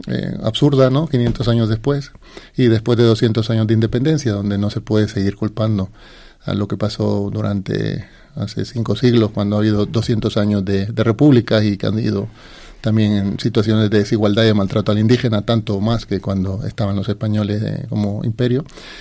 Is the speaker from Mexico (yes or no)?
no; Nicaragua; born there; por ejemplo en Nicaragua, que es donde yo nací